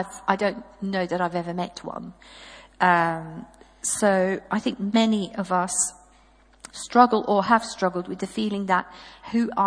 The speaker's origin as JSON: {"language": "English", "country": "Belgium", "tie": "born or raised there", "moved": "as an adult", "said": "I am originally from Belgium, where I grew up, and in a Catholic family"}